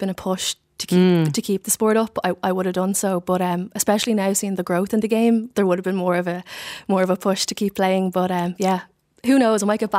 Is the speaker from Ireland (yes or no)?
yes; Leinster, Ireland; I'm from Kildare, so I would have travelled to the next town to play.